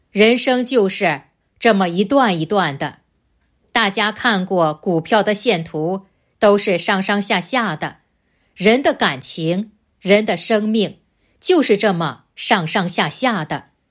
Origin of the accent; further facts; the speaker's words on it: China; 我们中国人年夜饭吃的都很多，